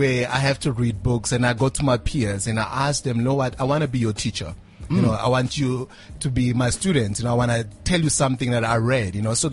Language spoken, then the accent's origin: English; Phalaborwa, Limpopo, South Africa; Phalaborwa. That's where I'm from.